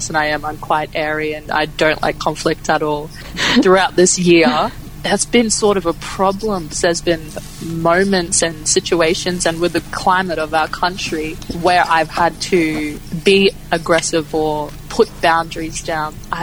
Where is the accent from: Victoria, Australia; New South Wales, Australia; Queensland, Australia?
Queensland, Australia; Brisbane; So I was born in Brisbane, raised in Brisbane. My dad is Jamaican and my mom is Aboriginal and Irish and Scottish. My Aboriginal family is Aranda from Alice Springs through my grandfather's side.